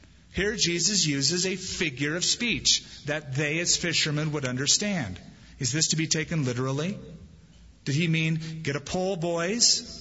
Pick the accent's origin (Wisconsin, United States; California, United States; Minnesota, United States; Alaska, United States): California, United States; I'm from California, and whenever people from the Midwest would come and cook, it's like, oh, man, put something in this.